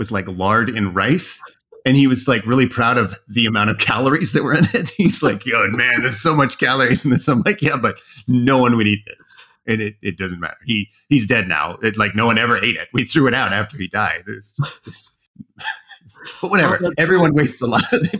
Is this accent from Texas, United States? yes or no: no; Oregon, United States; No, I grew up in Oregon, but okay. I ended up getting a scholarship to U of I for engineering.